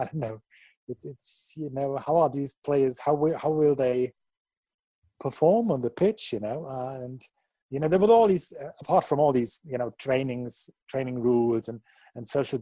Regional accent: Dortmund, North Rhine-Westphalia, Germany; And, I'm from Dortmund.

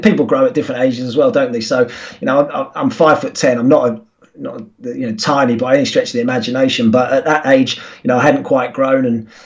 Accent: Bury, North West England, United Kingdom; born there; I was born in Bury.

